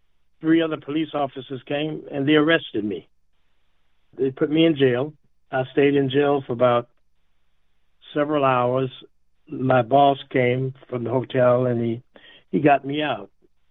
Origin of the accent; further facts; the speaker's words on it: West Virginia, United States; during my period growing up in West Virginia, as you, I'm sure you are aware of, there was segregation.